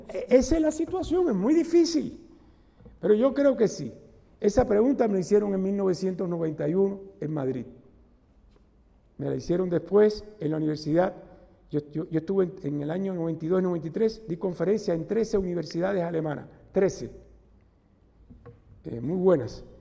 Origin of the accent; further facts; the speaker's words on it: Cuba; Es la primera vez en Cuba, desde que se lleva registros de huracanes, que un huracán pasa por 12 provincias de Cuba. Es la primera vez. Nos desbarató el país completo.